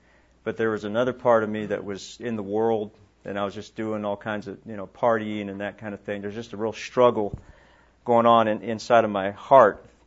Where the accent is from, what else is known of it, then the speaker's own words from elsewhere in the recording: Honolulu, Hawaii, United States; some of you have probably been over to Honolulu. I grew up near Diamond Head, near Waikiki.